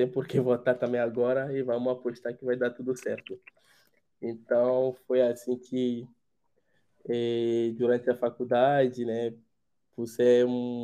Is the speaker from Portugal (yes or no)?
no; Lomé, Maritime, Togo; Portuguese is a second language; moved away; na capital, né, togolesa, onde é Lomé, de onde eu sou originário.